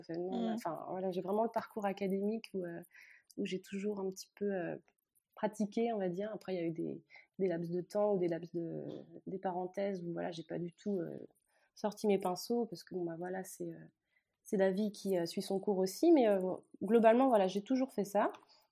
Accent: Brittany, France; Je suis bretonne pure beurre, hein, comme on dit dans le coin.

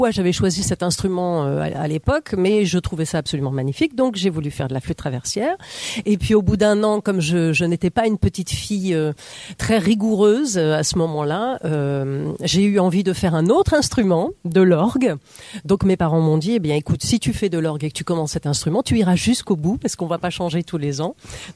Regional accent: Saumur, Pays de la Loire, France; puisque je suis de Saumur

